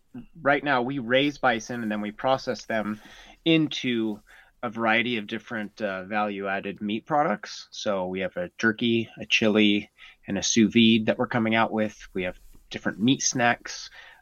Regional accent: Norway; also born or lived in United States; My dad was in the military, and so I grew up mostly in Norway. But when I was really young, we moved all over the United States

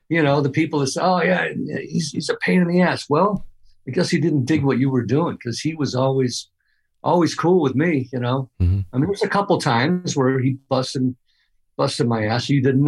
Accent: Lansing, Michigan, United States; No, Michigan. I grew up in Lansing, Michigan.

